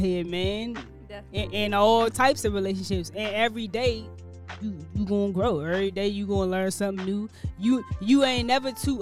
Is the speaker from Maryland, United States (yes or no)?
no; Austin, Texas, United States; I'm fresh from Austin, Texas, man.